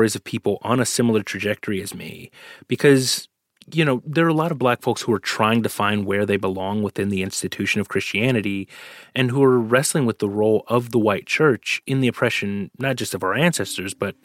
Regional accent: Oakland, California, United States; But I grew up in the Bay Area in Oakland, which is really diverse.

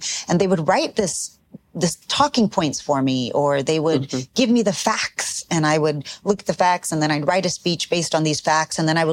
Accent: Texas, United States; Like growing up in Texas, I lived in a Mexican neighborhood.

